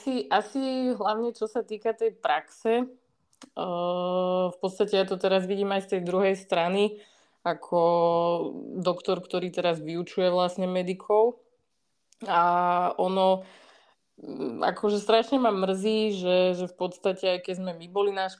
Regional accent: Bratislava, Bratislava Region, Slovakia; Študovala som na Univerzite Komenského, tu v Bratislave. Čiže nikam ďaleko som neodišla, keďže som rodená Bratislavčanka.

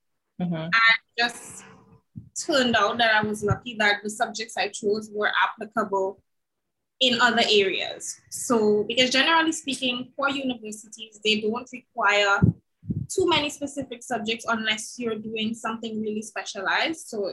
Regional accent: Calivigny, Saint George, Grenada; I'm from Calavini in St. George, in Grenada.

